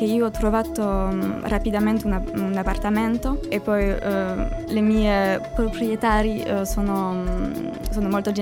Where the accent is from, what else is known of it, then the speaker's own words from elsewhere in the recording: France; Italian is a second language; moved away as an adult; now in Cagliari, Italy; Di Francia.